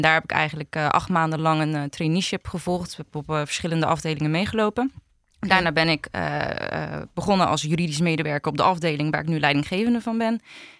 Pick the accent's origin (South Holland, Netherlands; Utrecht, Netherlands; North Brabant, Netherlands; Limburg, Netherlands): South Holland, Netherlands; Rotterdam; geboren en getogen in Rotterdam. Ik ben 28 jaar